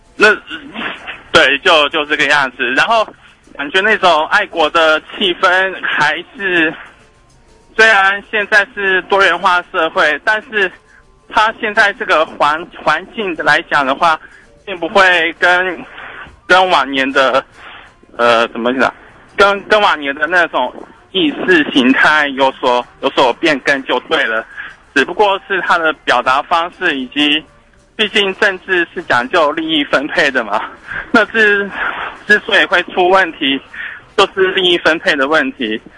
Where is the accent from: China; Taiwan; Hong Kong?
Taiwan; 他一看我是台湾来的嘛。